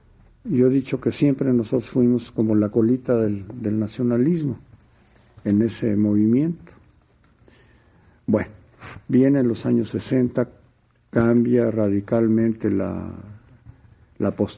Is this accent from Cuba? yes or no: no; Mexico City, Mexico; yo soy urbano, yo nací, soy de Feño, nací aquí en la Ciudad de México. Ahora, yo vengo de una raíz liberal … ahijado de Camilo Arriaga, que son liberales